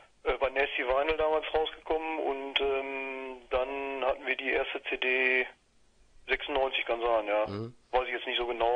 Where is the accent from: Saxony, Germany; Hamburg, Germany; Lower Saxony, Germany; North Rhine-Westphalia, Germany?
North Rhine-Westphalia, Germany; now in Cologne, Germany; unser Sänger und ich, wir kommen gebürtig aus dem Sauerland, haben uns aber auch hier in Köln quasi wieder getroffen